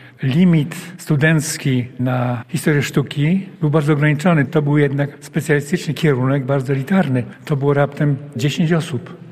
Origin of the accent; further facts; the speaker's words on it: Lublin, Lublin Voivodeship, Poland; ponieważ obaj jesteśmy z Lublina